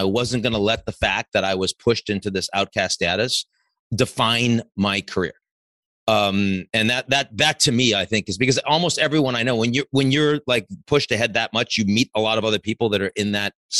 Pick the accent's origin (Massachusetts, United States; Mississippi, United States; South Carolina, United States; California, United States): Massachusetts, United States; Boston; accent: Boston; they couldn't even understand my Boston accent down there. I had to figure out how to pronounce R's and stuff like that.